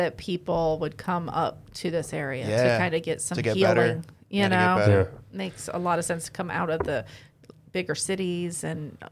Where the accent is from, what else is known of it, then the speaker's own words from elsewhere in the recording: Apopka, Florida, United States; We're from Apopka.